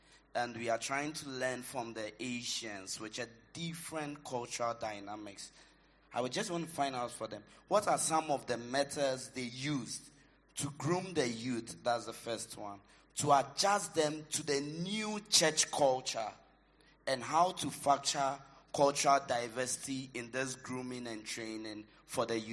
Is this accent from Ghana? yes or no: yes; Ghana; I'm from Ghana.